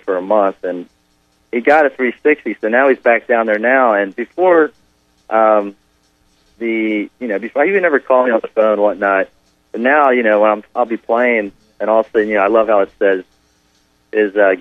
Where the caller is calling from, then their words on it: Philadelphia, Pennsylvania, United States; I'm from Philadelphia, Pennsylvania.